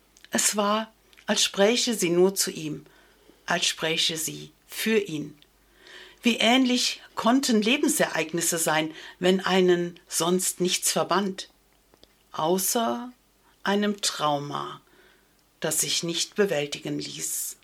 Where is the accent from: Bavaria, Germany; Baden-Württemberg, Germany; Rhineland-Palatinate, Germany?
Rhineland-Palatinate, Germany; Erpel; auch in Erpel, meinem Heimatort, oder in Unkel.